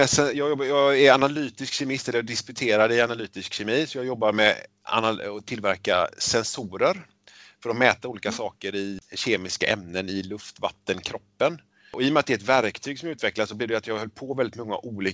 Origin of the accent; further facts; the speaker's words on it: Lerum, Västra Götaland County, Sweden; now in Öckerö, Sweden; Ja, jag är uppvuxen i Lerum från början. Och nu bor jag i Öckerö kommun istället. Där jag har gått Lerums gymnasieskola och sedan in i Göteborg.